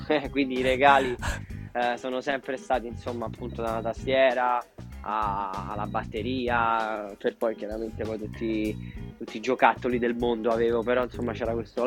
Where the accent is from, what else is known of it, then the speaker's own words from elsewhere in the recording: Rome, Lazio, Italy; sono metà romano e metà pugliese, le mie origini.